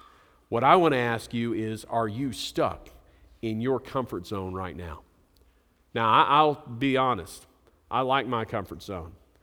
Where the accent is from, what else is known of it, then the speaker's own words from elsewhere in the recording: Springdale, Arkansas, United States; I grew up in Springdale. I was a Springdale High School Bulldog. I never thought I would be in any way connected with Fayetteville.